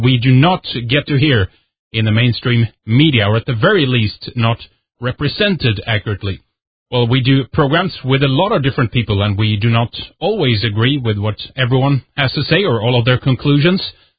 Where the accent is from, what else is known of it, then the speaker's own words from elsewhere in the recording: Sweden; from Sweden